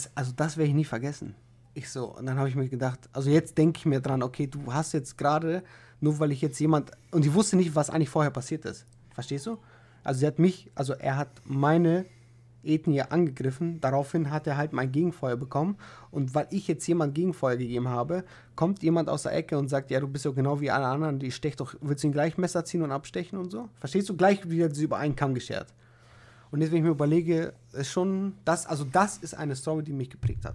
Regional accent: Bulgaria; ich habe gesagt, ich bin aus Bulgarien.

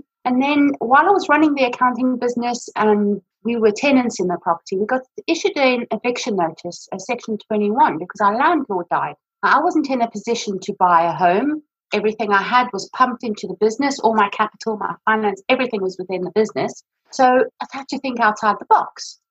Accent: South Africa; also born or lived in Johannesburg; My parents moved us from Johannesburg in South Africa, you can probably hear from my accent, to a beautiful area in the northeast of South Africa called Zanine, and we moved to a lovely farm with all our family.

